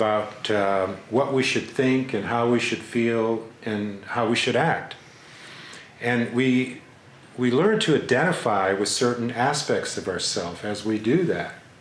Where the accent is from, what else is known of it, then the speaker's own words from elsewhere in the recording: Asheville, North Carolina, United States; I'm an American, I'm a North Carolinian, I'm an Asheville-ian.